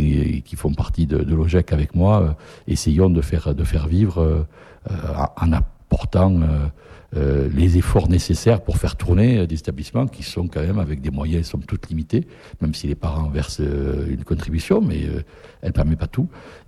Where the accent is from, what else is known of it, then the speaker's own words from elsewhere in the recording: Occitanie, France; Moi, je suis natif des Hautes-Pyrénées.